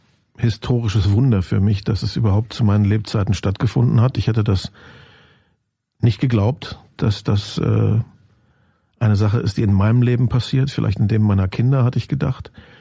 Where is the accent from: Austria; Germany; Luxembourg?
Germany; Lusatia; Ich stamme aus der Lausitz. Meine sämtlichen Vorfahren sind aus Guben. Früher nannte man das Wilhelm-Pieck-Stadt in der DDR. Mhm. Da komme ich her und das sind meine Wurzeln.